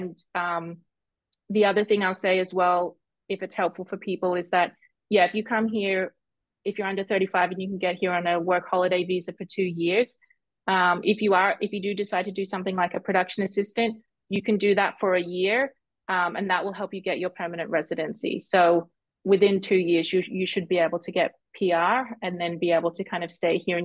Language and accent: English; Australia; no, I'm from Australia.